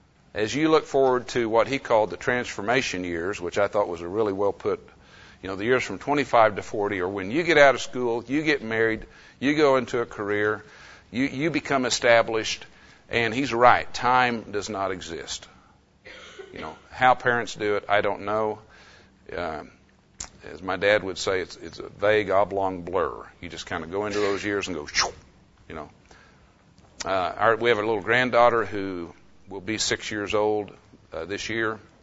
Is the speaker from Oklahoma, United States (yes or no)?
yes; Oklahoma City, Oklahoma, United States; A little bit of biography. I grew up here in Oklahoma City.